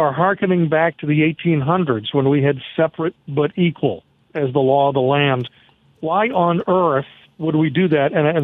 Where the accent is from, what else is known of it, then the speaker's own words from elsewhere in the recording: New England, United States; I'm of Irish descent. And when I was a young guy, you know, if a Irish guy married an Italian girl in New England, that was blasphemy.